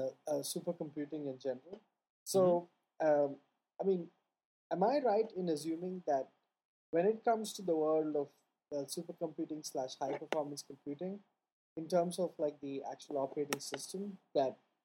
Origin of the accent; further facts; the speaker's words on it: Cambridge, Massachusetts, United States; I'm from Cambridge, Massachusetts